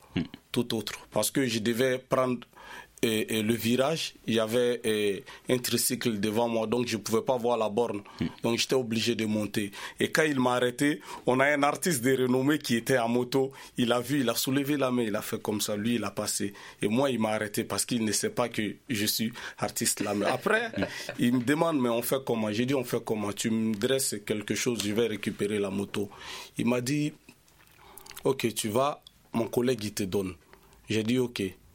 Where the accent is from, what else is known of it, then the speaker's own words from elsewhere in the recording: Mali; je suis malien